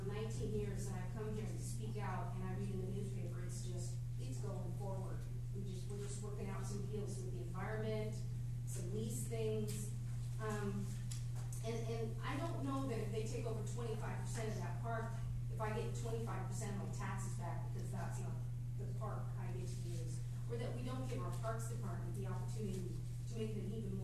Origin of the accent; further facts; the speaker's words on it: Ireland; now in Spokane, United States; I'm speechless, which, as an Irish girl, doesn't happen to me very often. But I've lived in Spokane.